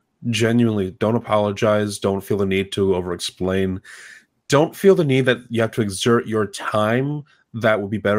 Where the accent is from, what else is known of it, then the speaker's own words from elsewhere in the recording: Philippines; I felt a lot of harsh ways about being Filipino before Cena Una.